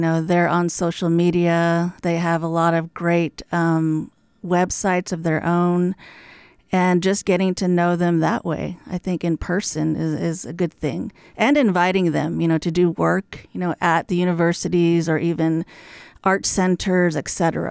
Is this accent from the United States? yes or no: yes; United States; because I'm from the Navajo Nation, I see around me everywhere.